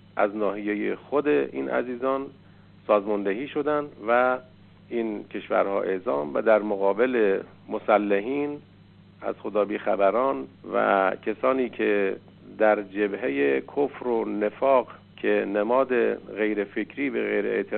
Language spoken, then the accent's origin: Persian; Iran; ما هم به عنوان یک ایرانی از این غیرت، از این حمیت، از این شجاعت